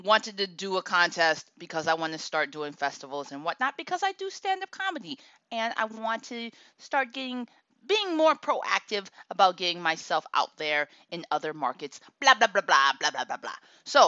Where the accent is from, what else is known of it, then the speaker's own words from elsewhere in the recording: Akron, Ohio, United States; know that … is from, oh yeah, you guessed it, Akron, Ohio? What a coinkydink. Right from my hometown.